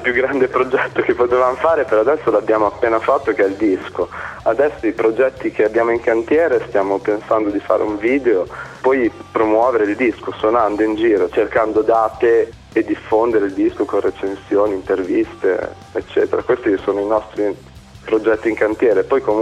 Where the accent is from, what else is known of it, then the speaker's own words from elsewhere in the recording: Ravenna, Emilia-Romagna, Italy; noi veniamo da Ravenna che comunque è una città ma è una provincia, è molto provinciale come città